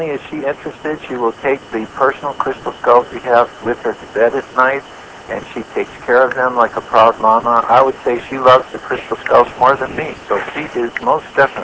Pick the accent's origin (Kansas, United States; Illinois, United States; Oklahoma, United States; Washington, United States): Illinois, United States; Chicago; also born or lived in California / Las Vegas; I was born here in Chicago, and I grew up here. Then I moved out to California. Then I actually moved to Las Vegas for about a year.